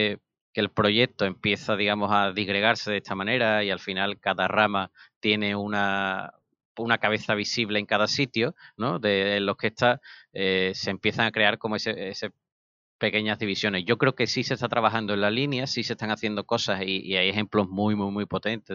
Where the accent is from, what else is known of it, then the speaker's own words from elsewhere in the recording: Andalusia, Spain; y más nosotros como andaluces